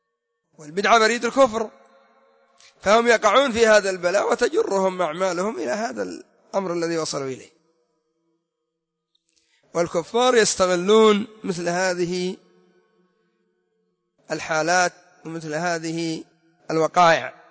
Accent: Yemen; هذه ماسونية ما لها شأن عندنا في اليمن

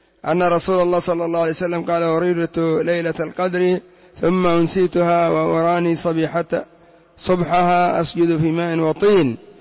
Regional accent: Yemen; لو كان عندنا في اليمن سيقولون لعله خزن

